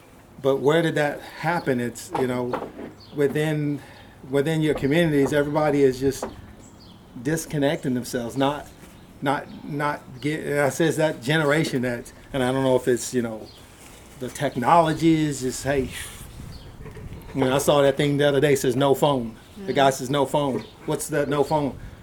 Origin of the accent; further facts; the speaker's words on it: Virginia, United States; When I grew up in Virginia